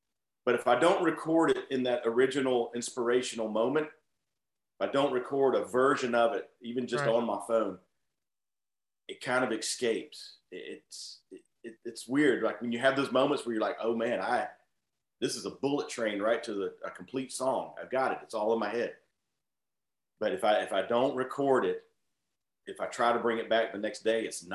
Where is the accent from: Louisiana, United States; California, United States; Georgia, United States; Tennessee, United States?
Georgia, United States; Atlanta; I totally know that name. We're from Atlanta.